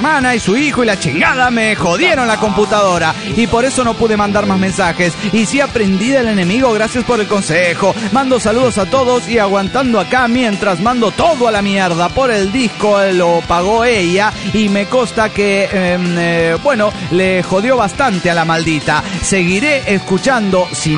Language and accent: Spanish; Valencia, Carabobo, Venezuela; Hola, amigos … de Valencia, Venezuela.